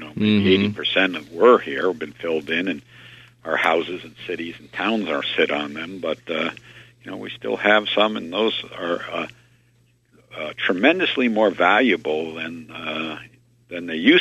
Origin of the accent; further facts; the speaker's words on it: West Norwalk, Connecticut, United States; And I grew up in the West Norwalk, actually, in a time when it was moving over from rural to suburban.